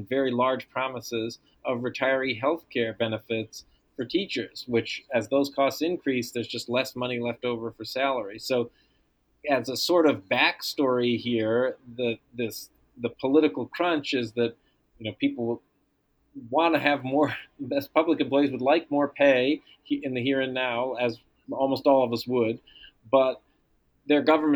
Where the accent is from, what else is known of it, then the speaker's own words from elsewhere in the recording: New York, United States; it's going to be a model for my home state of New York and New York City.